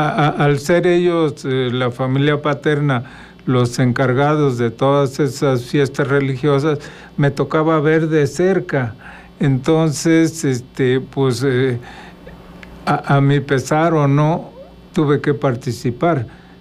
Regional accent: Cuernavaca, Morelos, Mexico; Y desde entonces, o sea, técnicamente soy de Morelos, de Cuernavaca.

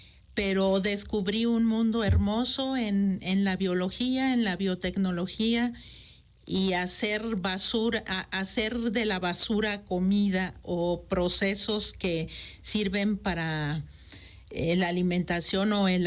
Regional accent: Mexico City, Mexico; now in Morelos, Mexico; Soy chilanga de hueso colorado, pero morelense por convicción.

